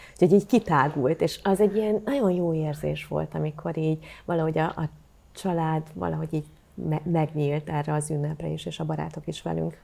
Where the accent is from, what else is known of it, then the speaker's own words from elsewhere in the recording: Karcag, Jász-Nagykun-Szolnok, Hungary; born there; Én vidéki vagyok, karcagi születésű, és a szüleim és az öcsém is ott élnek